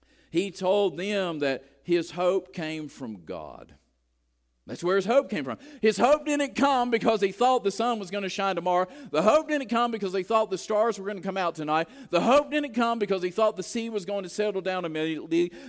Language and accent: English; West Virginia, United States; I grew up in West Virginia, as you know, got saved, went to church in West Virginia. West Virginians have a way of saying things.